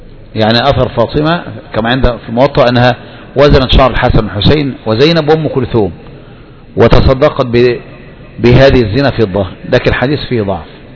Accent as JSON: {"language": "Arabic", "country": "Egypt", "said": "إنما عندنا في مصر يظهر أن المرأة لو فعلت ذلك الآن"}